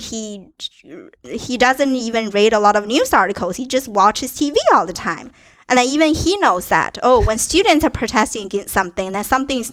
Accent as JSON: {"language": "English", "country": "China", "tie": "born or raised there", "said": "just growing up in China, I feel like I have a pretty good grasp on just how these normal, ordinary people"}